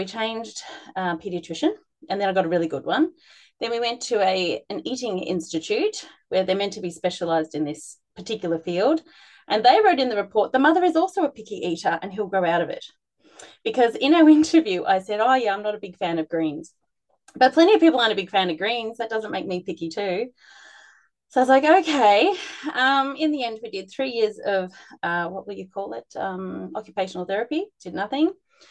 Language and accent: English; Australia; now in Germany; I'm Australian, but I live in Germany